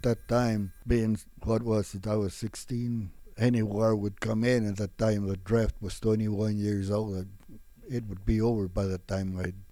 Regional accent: El Paso, Texas, United States; Super. It was just, I was born there on Chelsea Street, and my dad owned a couple of farms, and we worked all the time.

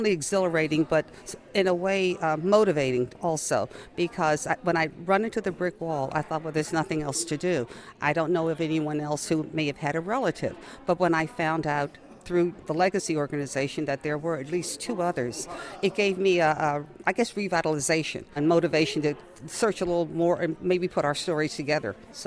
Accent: United States; And as an American, you know, we all had a part.

